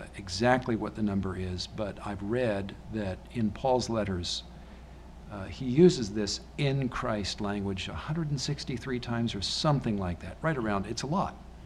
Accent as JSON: {"language": "English", "country": "United States", "said": "I mean, I'm an American, but I would never say I am in George Washington."}